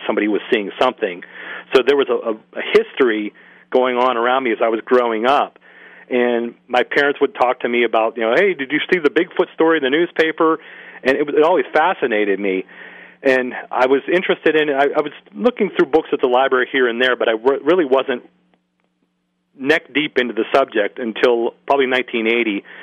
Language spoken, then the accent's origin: English; Greensburg, Pennsylvania, United States; He's from my hometown of Greensburg, Pennsylvania.